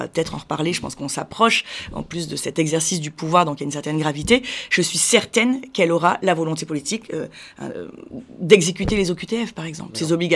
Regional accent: France; tout ce qui fait que nous sommes français

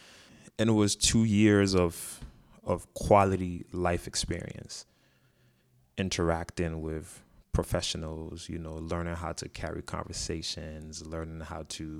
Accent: Ghana; moved away as an adult; now in United States; This is in Ghana. Okay. So I'm from Ghana. I didn't come to the States until I was 18.

